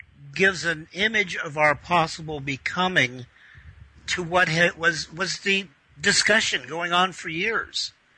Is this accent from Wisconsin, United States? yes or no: no; California, United States; I might add, I grew up in Northern California.